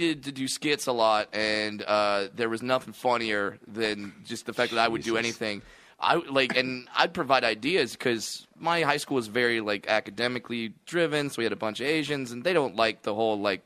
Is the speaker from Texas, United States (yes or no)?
no; Brea, California, United States; I was headlining the Bray Improv, my hometown. We went from Adam's hometown to my hometown, and incredible shows.